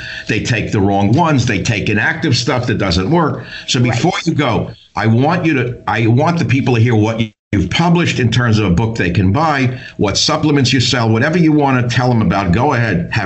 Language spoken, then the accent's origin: English; New York, United States; I grew up in New York. Everyone was using marijuana.